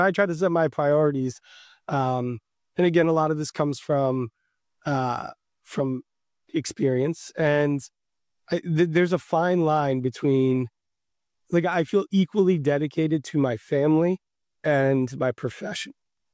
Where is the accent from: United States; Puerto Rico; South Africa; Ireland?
Ireland; Well, I mean, I start with being Irish and just being guilty all the time.